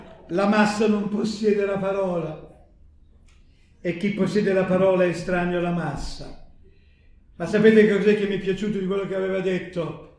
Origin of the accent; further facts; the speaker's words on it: Veneto, Italy; io sono veneto, quindi non sono di parte